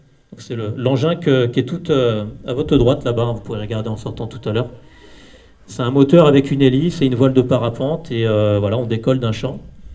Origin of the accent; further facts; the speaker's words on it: Saint-Pierre-le-Vieux, Pays de la Loire, France; now in La Garette, France; Je suis un habitant de la Garette depuis 10 ans, à peu près, et du Marais depuis ma jeunesse, puisque je suis originaire de Saint-Pierre-le-Vieux, donc le Marais côté Vendée.